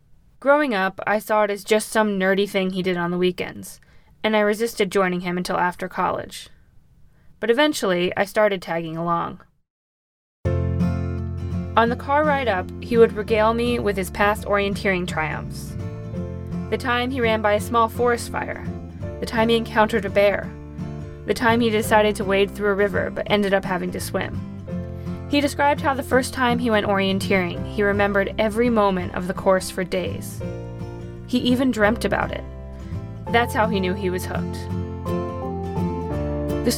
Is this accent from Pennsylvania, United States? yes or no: yes; Pennsylvania, United States; Growing up outside Philadelphia, I spent summer days playing in the creek that ran by our house, making forts and climbing trees.